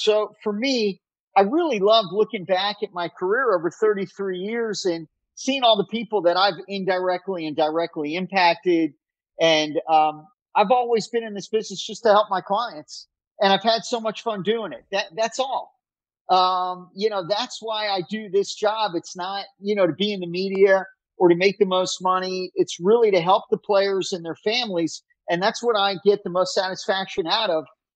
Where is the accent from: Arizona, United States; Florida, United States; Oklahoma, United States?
Florida, United States; Miami; Growing up in Miami, I didn't get married till my mid-40s.